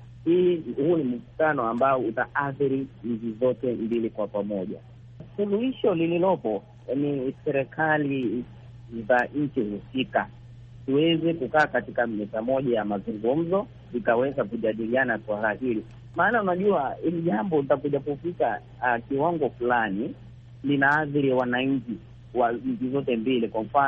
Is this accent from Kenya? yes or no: yes; Narok County, Kenya; Mimi natokea huko Masai Mara, Kenya.